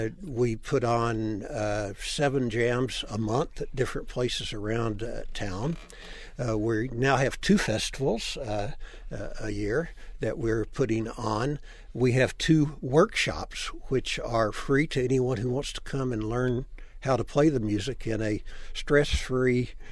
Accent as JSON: {"language": "English", "region": "Tennessee", "country": "United States", "said": "I came from East Tennessee, from a religious background where the fiddle was considered the devil's instrument."}